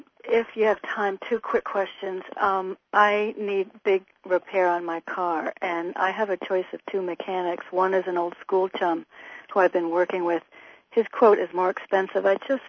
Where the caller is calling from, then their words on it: Hamden, Connecticut, United States; in Hamden, Connecticut.